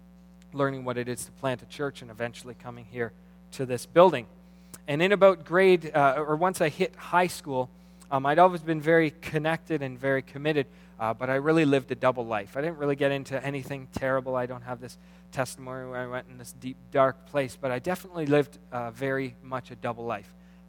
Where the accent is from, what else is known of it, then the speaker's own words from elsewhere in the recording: Scarborough, Ontario, Canada; born there; I was born December 21st, 1974. That makes me 37 right now. I was born a preemie in Scarborough